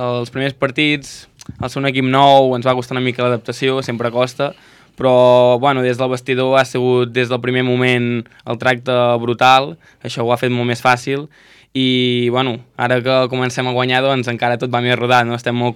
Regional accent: Centelles, Catalonia, Spain; jo sóc de Centelles i vaig començar els 3 anys allà al club del meu poble, que diguem, i Als 13 o 14 anys vaig marxar cap a Vic.

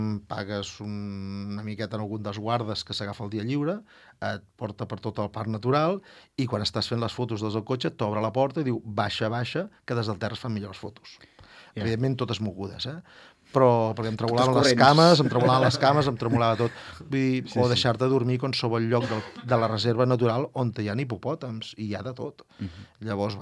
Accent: Palamós, Catalonia, Spain; Tenim una petita ONG a Sant Antoni de Calonge, soc de Palamós

